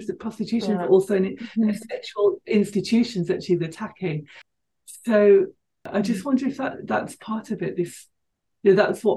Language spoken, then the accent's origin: English; England, United Kingdom; And I'm just going to say mm-hmm. this as an English person, you know, because I think yeah. English punk is very different